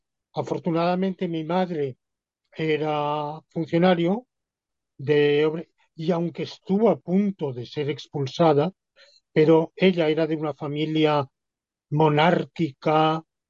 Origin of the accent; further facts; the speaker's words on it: Alicante, Valencian Community, Spain; born there; Yo nací en Alicante.